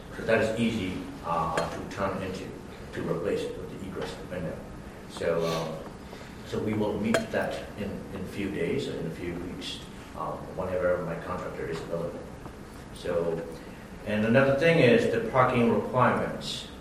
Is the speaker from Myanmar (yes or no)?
yes; Myanmar; English is a second language; I'm originally from Burma, Myanmar, which is called Myanmar also right now.